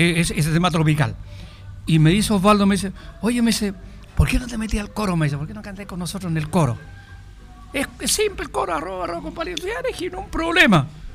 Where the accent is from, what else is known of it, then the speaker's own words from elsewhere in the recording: Santiago, Santiago Metropolitan Region, Chile; Yo orgullosamente digo que soy del barrio Plaza Almagro.